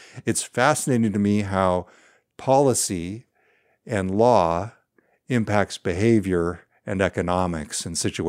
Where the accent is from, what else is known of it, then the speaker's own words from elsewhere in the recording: California, United States; now in Seattle, United States; I feel like I need to point out in full disclosure, I grew up in California.